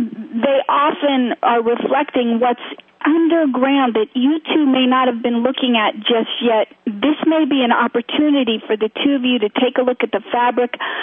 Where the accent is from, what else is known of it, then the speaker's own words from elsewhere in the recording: Gresham, Oregon, United States; Uh-huh, I grew up in Gresham.